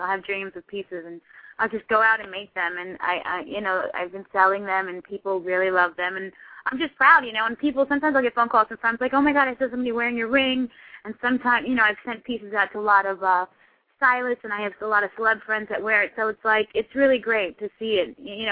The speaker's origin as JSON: {"language": "English", "country": "Haiti", "tie": "born or raised there", "said": "I grew up in Haiti as well, and it's just, it's dear to me"}